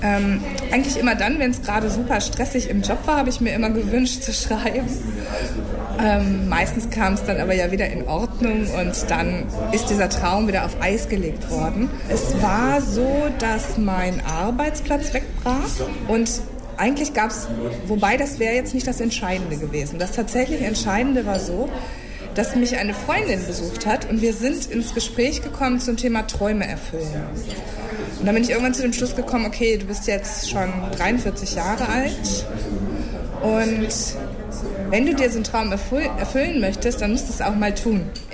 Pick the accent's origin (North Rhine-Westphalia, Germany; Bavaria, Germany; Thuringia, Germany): North Rhine-Westphalia, Germany; Wuppertal; born there; now in Cologne, Germany; Ich bin 1966 in Wuppertal geboren und wohne seit einigen Jahren in Köln, genau genommen in Urbach, und fühle mich dort sehr wohl.